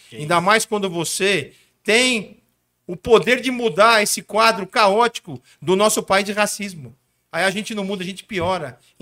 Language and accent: Portuguese; São Paulo, Brazil; Nasci nas margens plácidas, no bairro de Ipiranga, em 29 de janeiro de 71, com muito orgulho. E vivo na minha cidade e luto por essa cidade chamada São Paulo.